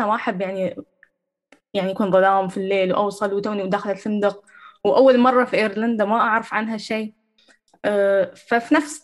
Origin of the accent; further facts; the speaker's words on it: United Arab Emirates; يعني تعرف ان الاعلام هناك مختلف عن الاعلام عندنا في الامارات